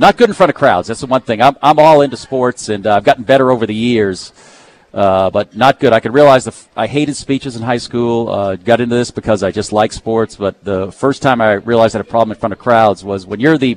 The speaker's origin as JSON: {"language": "English", "town": "Pittsburgh", "region": "Pennsylvania", "country": "United States", "tie": "born or raised there", "said": "growing up in Pittsburgh, you kind of are your style is almost sometimes to the guy you listen"}